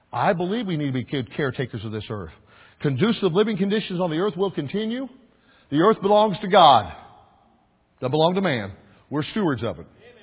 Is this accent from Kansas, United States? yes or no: yes; Kansas, United States; born or raised there